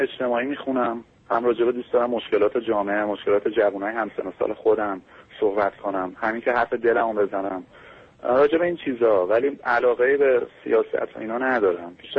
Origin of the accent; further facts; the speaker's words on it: Tehran, Tehran Province, Iran; متولد 61 هستم، 24 سالمه، بچه تهران هستم.